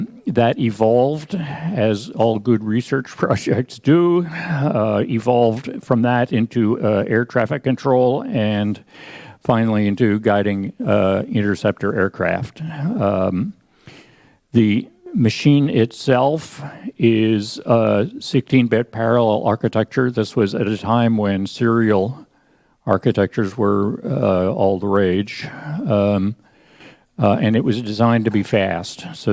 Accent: United States; I am here from the United States. I apologize. I have to be unilingual today.

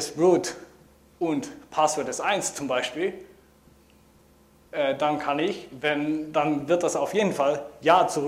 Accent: Netherlands; German is a second language; Und ich muss mich für mein Deutsch entschuldigen, weil ich bin Niederländer, wie gesagt.

